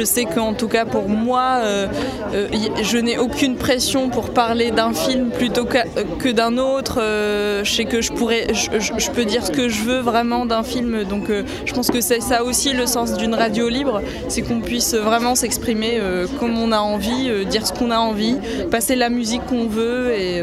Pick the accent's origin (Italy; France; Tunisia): Tunisia; Je viens de la Tunisie, où on n'a pas encore de radio libre.